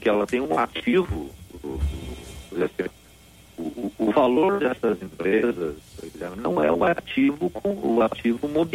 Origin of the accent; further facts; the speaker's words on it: Caçapava do Sul, Rio Grande do Sul, Brazil; now in Porto Alegre, Brazil; E lá em Caçapau do Sul, a minha terra